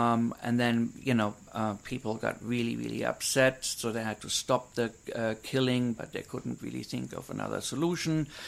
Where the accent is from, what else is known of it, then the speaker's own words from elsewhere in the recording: Bavaria, Germany; I mean, you know, I grew up in Germany, in Bavaria, and I would spend a lot of time on farms.